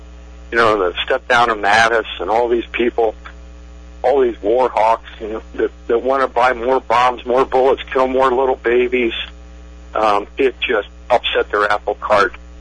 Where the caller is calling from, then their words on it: Ohio, United States; I'm from Ohio.